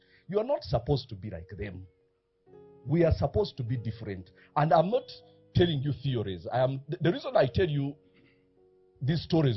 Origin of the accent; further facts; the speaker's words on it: Uganda; But we are from Uganda. We don't know paper.